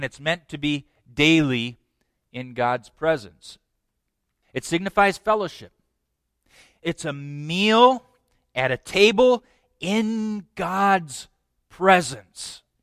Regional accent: Owatonna, Minnesota, United States; I grew up in Owatonna, where Pillsbury Baptist Bible College was located

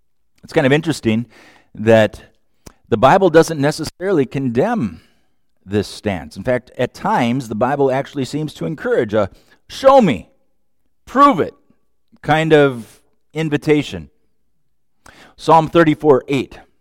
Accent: Minnesota, United States; I'm from Minnesota.

